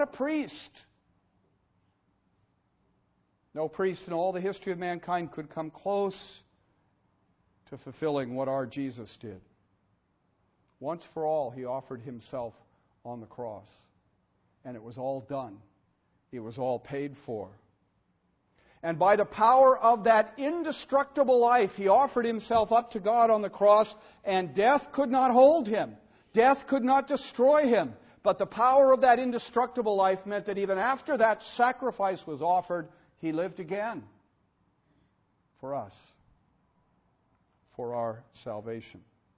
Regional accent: Alameda, California, United States; I can remember when I was a kid driving around my hometown, Northern California, Alameda, my grandmother, we'd pass house after house.

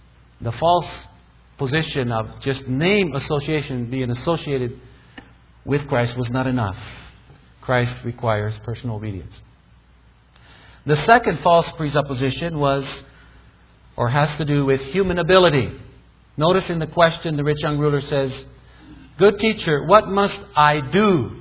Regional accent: Florida, United States; And you know, I'm from Florida and I get scared when you talk about votes.

